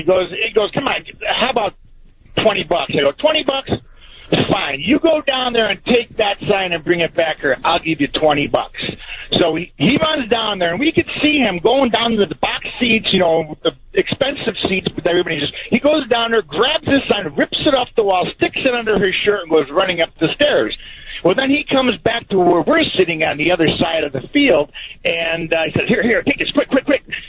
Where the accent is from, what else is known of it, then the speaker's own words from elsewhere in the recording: Chicago, Illinois, United States; my friends would come over, they knew I was from Chicago, and we'd get a little bit primed at my house